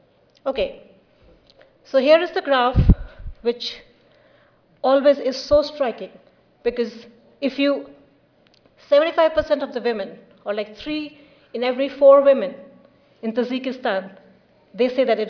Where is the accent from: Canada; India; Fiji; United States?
India; English is a second language; But I am from India, it's very much a reality for a lot of women in India